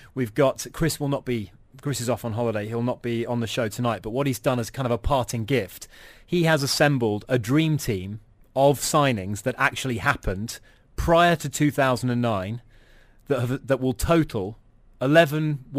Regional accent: England, United Kingdom; As an Englishman

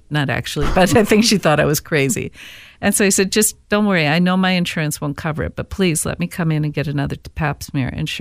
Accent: St. Paul, Minnesota, United States; Now, growing up in St. Paul, that was nothing special, I thought, because I always loved those houses.

